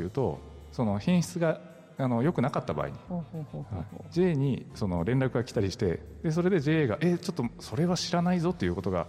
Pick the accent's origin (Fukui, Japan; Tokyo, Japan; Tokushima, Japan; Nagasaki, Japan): Nagasaki, Japan; Shimabara; 私のふるさとだったら JA 島原雲仙っていうね